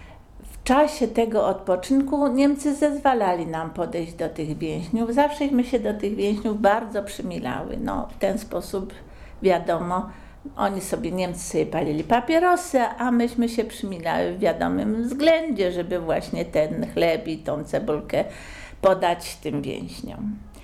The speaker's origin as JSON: {"language": "Polish", "town": "Borek Fałęcki", "region": "Lesser Poland", "country": "Poland", "tie": "born or raised there", "said": "Rodem jestem z Borku Fałęckiego. Moi rodzice to kupcy, którzy mieli przy fabryce Solwaj sklepik."}